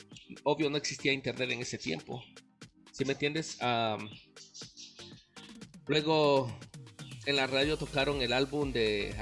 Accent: Guatemala; Como tú dijiste, yo nací en Guatemala, crecí allá.

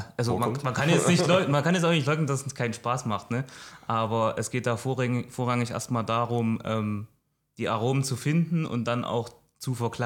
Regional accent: Saxony, Germany; now in Chemnitz, Germany; Ich bin eigentlich aus dem Erzgebirge, ne, aus der Nähe von Tobau. Habe in Chemnitz studiert und wohne deshalb in Chemnitz

